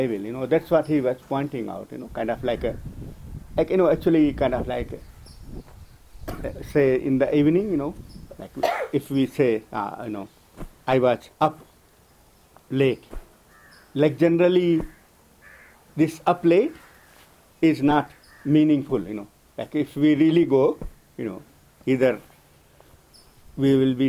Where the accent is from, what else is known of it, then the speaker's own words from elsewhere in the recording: India; English is a second language; I was chewing pan, you know, like, as Indian, you know, like, most of Indians, you know.